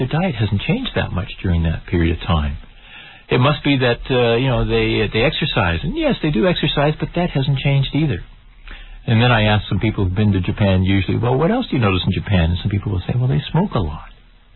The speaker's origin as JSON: {"language": "English", "town": "Toronto", "region": "Ontario", "country": "Canada", "tie": "born or raised there", "said": "I was born in Toronto and grew up there."}